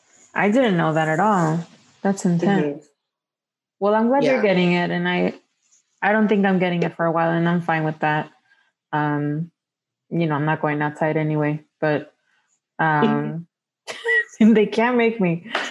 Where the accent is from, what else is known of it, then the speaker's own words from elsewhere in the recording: Jalisco, Mexico; because we're from Jalisco, and tequila, right. Jalisco is like a couple hours from where I was born.